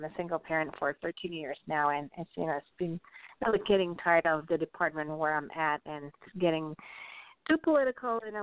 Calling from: Albuquerque, New Mexico, United States; From Albuquerque, New Mexico.

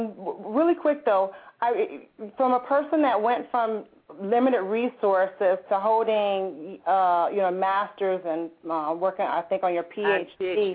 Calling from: Austell, Georgia, United States; I'm calling from Austell, Georgia.

